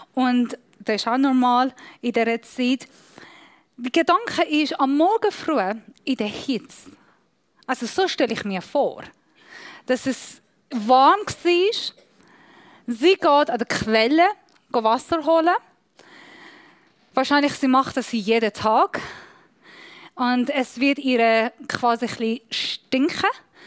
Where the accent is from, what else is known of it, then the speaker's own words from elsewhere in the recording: Iran; German is a second language; Alle, die mich nicht kennen, ich bin Iranerin